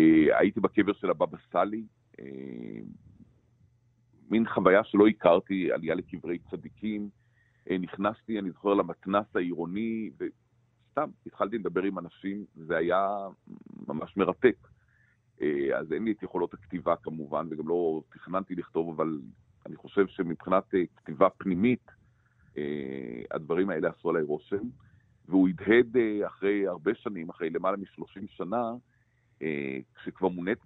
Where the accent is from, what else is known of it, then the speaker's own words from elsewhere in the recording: Jerusalem, Jerusalem District, Israel; כי גם אני, אתה יודע, גדלתי בחברה מסוימת, בשכונה מסוימת, בעיר מסוימת, אני ירושלמי